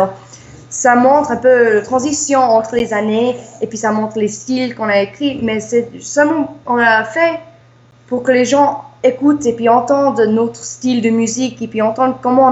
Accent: United States; on est américaine, mais on a des origines de Neuchâtel et puis de Suisse

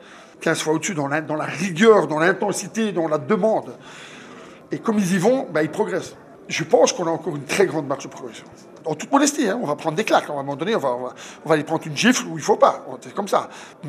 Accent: Belgium; comme on dit chez nous en Belgique, c'est du pipi de chat.

